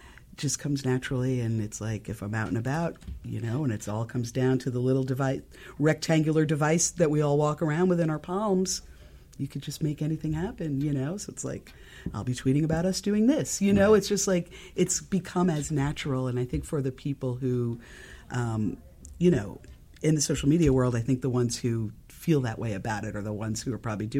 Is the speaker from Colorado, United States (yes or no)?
no; New York, United States; And, you know, I grew up in New York. I'm a lifelong New Yorker.